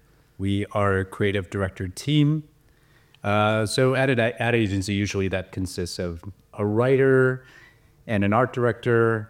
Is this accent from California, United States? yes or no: yes; San Francisco, California, United States; moved away as an adult; Yeah, I'm from San Francisco, born and raised.